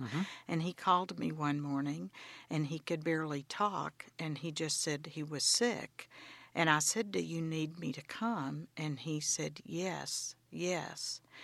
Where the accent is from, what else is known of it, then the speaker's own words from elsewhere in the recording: Longview, Texas, United States; Well, I grew up in Longview, Texas, to parents who were from South Louisiana, my mother from New Orleans, and my father from Oakdale, Louisiana.